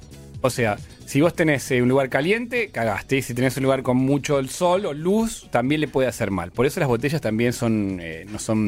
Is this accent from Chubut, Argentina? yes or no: no; Buenos Aires, Argentina; el jugo nefasto que yo tomaba cuando era chico en Flores, en la plaza, con los muchachos